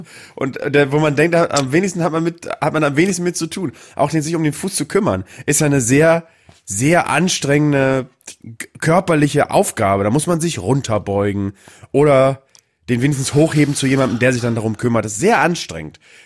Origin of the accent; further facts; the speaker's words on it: Bremen, Germany; weil ich komme aus Bremen Nord.